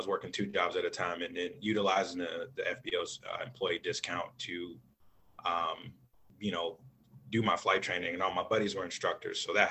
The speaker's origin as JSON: {"language": "English", "town": "Chicago", "region": "Illinois", "country": "United States", "tie": "born or raised there", "said": "You know, I grew up in Chicago, you know, as single parent home"}